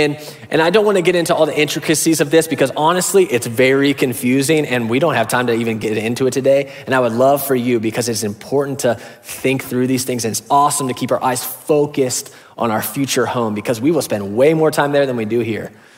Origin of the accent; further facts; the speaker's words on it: Beavercreek, Ohio, United States; from Beaver Creek. I live in Ohio and in the United States, in North America, on planet Earth.